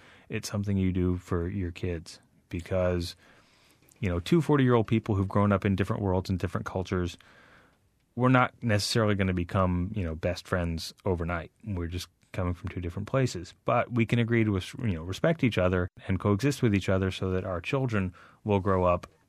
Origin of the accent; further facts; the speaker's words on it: Lafayette, Louisiana, United States; now in Birmingham, United States; I did a chapter about church in my hometown of Lafayette, Louisiana, where I lived before I moved to Birmingham.